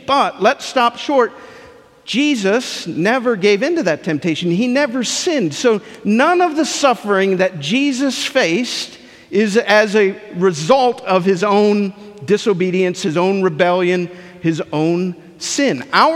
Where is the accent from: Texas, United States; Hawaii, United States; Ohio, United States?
Ohio, United States; also born or lived in Mequon, Wisconsin; Summer of my fourth grade year, we moved from Mequon, Wisconsin, right outside of Milwaukee, to the home that I consider home, where we grew up in southern Ohio near Lancaster.